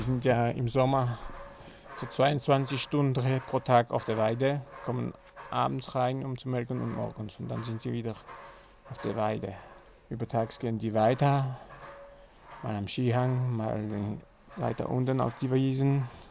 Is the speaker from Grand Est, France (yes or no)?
yes; Grand Est, France; Ich fühle mich als Elsässer. Und ich fühle mich ganz gut als Elsässer. Manche haben mich schon gefragt, ob ich von Deutschland bin. Habe ich gesagt, nein, ich bin Elsässer.